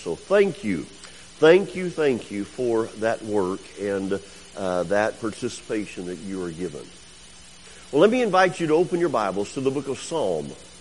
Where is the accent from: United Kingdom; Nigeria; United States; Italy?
United States; Deville, Louisiana; I was sharing with a few of you as I came in and met you that I am from DeVille, Louisiana. I think it's easier for me to say Pineville or Alexandria.